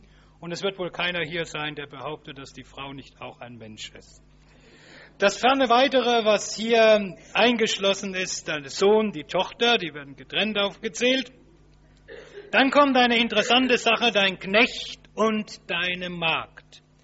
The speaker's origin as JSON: {"language": "German", "region": "Baden-Württemberg", "country": "Germany", "said": "ich vermute, dass die aus meiner Heimat, aus Schwaben kommen"}